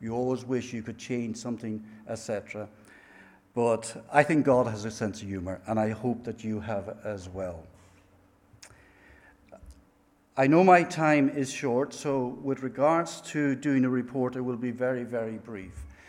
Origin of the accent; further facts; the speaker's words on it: Cork, Munster, Ireland; now in Bilbao, Spain; Well, listen, we work in Spain. I'm from Cork, so we'll see how that goes.